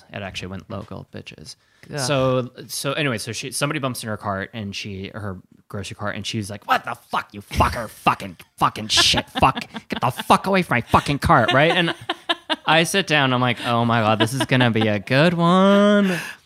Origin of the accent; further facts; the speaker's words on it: Wisconsin, United States; they used to call Sheboygan and be like, where are you from? Like Sheboygan.